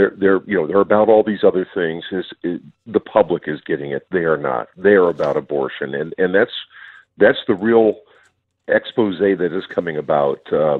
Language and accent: English; Minnesota, United States; here in my home state, Minnesota